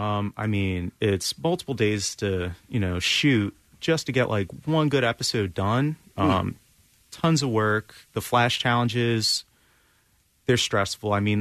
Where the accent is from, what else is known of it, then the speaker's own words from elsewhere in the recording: Delaware, United States; I am from Delaware.